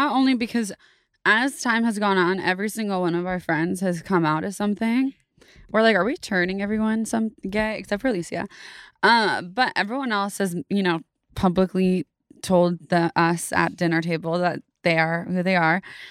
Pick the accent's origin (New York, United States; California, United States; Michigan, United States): California, United States; Davis; also born or lived in San Francisco; Grew up in Davis, California.